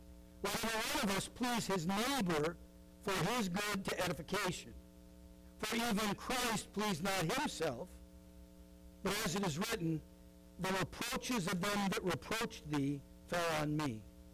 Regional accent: Minnesota, United States; But I grew up in Minnesota, you know, not far from South Dakota

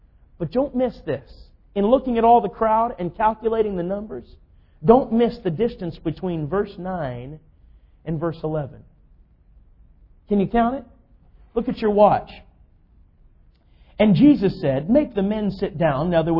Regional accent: Minnesota, United States; also born or lived in North Carolina; Now, I grew up in Minnesota

